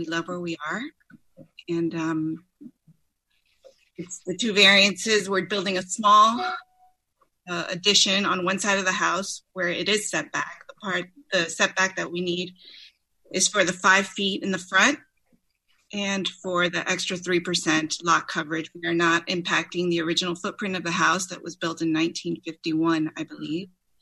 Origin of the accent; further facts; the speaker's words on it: Miami, Florida, United States; I'm born and raised in Miami. I've lived in Miami Beach for 20 years, as has my husband.